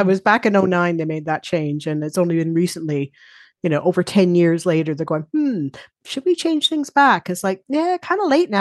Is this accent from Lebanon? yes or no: no; Canada; now in United Kingdom; So I'm originally from Canada.